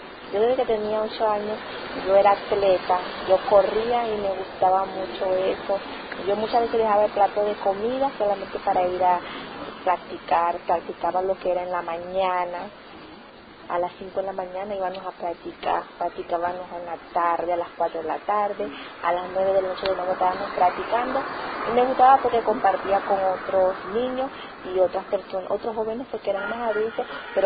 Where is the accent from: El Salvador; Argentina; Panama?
Panama; Almirante, Bocas del Toro; Yo nací en Almirante, provincia de Bocas del Toro.